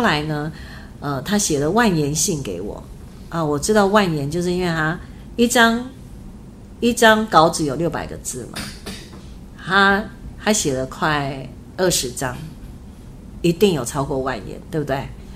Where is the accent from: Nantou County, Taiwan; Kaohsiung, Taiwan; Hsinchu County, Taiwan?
Kaohsiung, Taiwan; 我小学六年级就搬到高雄的鼓山哈，然后那里呢，就是我们家后面就是有火车铁轨啊